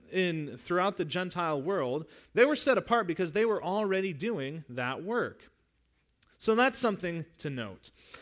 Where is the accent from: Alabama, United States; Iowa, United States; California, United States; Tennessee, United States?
Iowa, United States; Dubuque; When I came here from Dubuque, Iowa